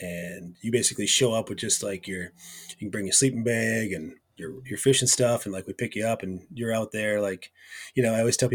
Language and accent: English; Wisconsin, United States; yeah, and then I grew up in Wisconsin